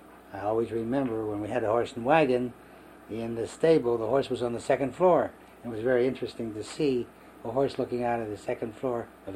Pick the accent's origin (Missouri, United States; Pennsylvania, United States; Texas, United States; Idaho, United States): Pennsylvania, United States; Pittsburgh; born there; I was born here in Pittsburgh on 1935 Webster Avenue in the Hill District.